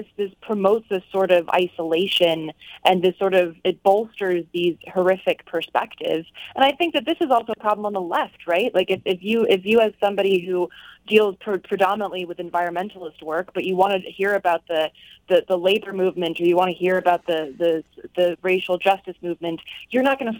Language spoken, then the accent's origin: English; North Carolina, United States; I grew up in North Carolina